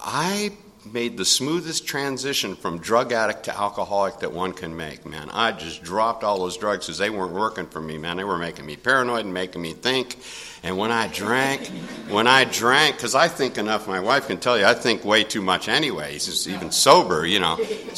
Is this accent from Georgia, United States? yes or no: no; Venice, California, United States; I grew up in Venice